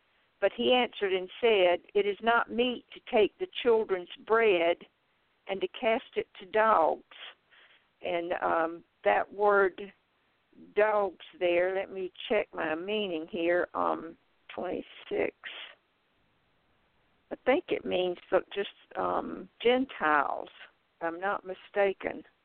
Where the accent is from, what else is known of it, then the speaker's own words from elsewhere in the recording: South Carolina, United States; I'm in Myrtle Beach, South Carolina, and South Carolina is my home state, so it's good to be around, quote-unquote, my people again